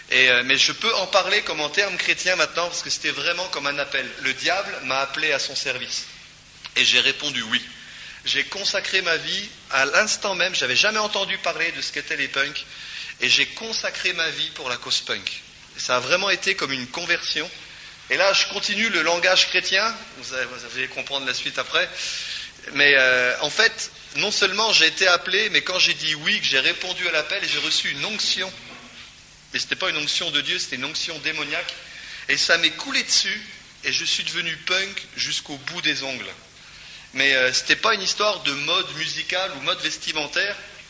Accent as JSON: {"language": "French", "region": "Normandy", "country": "France", "said": "Et comme je viens de Normandie"}